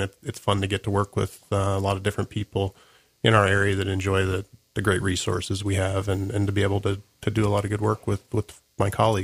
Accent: Idaho, United States; I grew up in Idaho and in a family that spent a lot of time outdoors, and fishing was a big part of that.

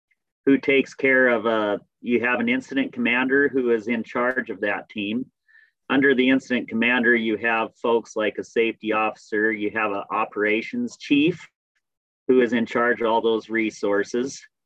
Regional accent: Idaho, United States; I started my career in 1994 on the Bonners Ferry Ranger District, and I grew up in North Idaho, mostly in the Silver Valley area.

